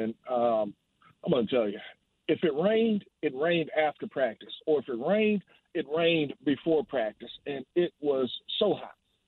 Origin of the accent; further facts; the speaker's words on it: Mississippi, United States; I could not have been more excited, because I'm from Mississippi. And the team that I played for was coming to Mississippi, was coming to my hometown, was coming to my city.